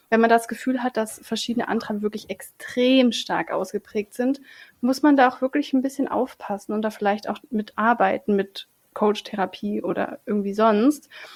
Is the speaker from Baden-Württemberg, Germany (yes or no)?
yes; Baden-Württemberg, Germany; Ich komme halt so aus dem Schwarzwald und da ist es halt so, das Leben ist halt hart so, Arbeit ist halt hart so, es kommt nichts einfach so.